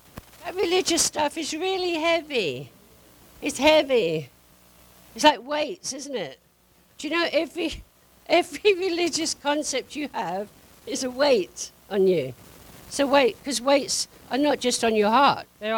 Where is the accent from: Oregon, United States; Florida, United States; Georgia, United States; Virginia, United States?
Georgia, United States; Macon; in Macon, that's where I live. You can tell by my accent. Don't say, Macon, Georgia. I'm Macon, Georgia.